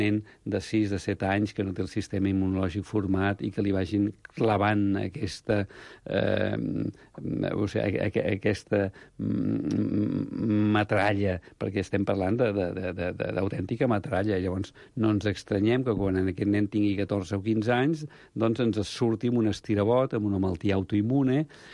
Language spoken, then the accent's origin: Catalan; Sant Cugat del Vallès, Catalonia, Spain; Jo sóc fill de Sant Cugat, i jo recordo quan Sant Cugat érem 7.500, ara són 75.000